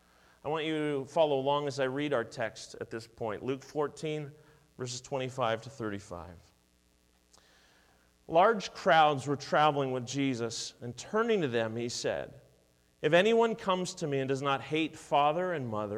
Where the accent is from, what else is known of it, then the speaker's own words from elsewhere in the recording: Toronto, Ontario, Canada; now in Edmonton, Canada; I was living in Edmonton. I had moved here fairly recently, but I grew up in Toronto.